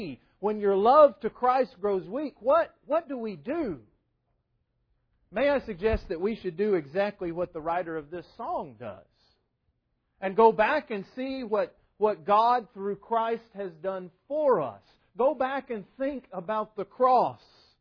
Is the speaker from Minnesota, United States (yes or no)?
no; Texas, United States; moved away as an adult; also born or lived in Florida; I grew up in West Texas, and partly as a result of that, I didn't learn how to swim until I was 18 years old and I moved to Florida.